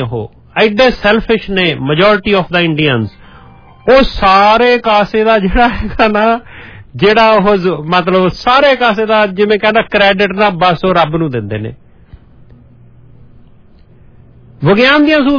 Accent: Punjab, India; ਮੈਂ ਵੀ ਇੰਡੀਅਨ ਹਾਂ, ਮੈਨੂੰ ਮਾਣ ਆ, ਪੰਜਾਬੀ ਹਾਂ, ਇੰਡੀਅਨ ਆ

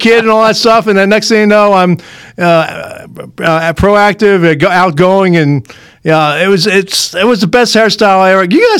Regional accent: Philadelphia, Pennsylvania, United States; and as I said, I grew up in Philadelphia. We had, you know, the Philadelphia soul sound back then

